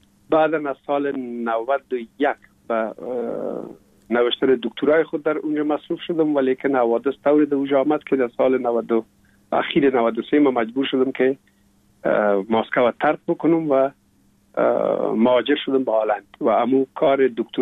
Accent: Kabul, Afghanistan; also born or lived in Pul-e Khumri; ما در شهر پلخمری به دنیا آمدیم، یعنی در ولایت بغلان شهر پلخمری، و تا یک سالگی را ما هم در مجه گذاشتندیم. بعد از او جاب کار بابی مصاب در کابل میکرد و انتقال کرد به اینجا. ما همراه مادرم با بابیم یا پدرم آمدیم به کابل

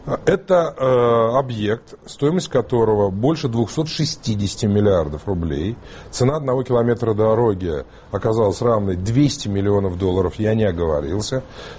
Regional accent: Sochi, Krasnodar Krai, Russia; я как уроженец Сочи вам говорю.

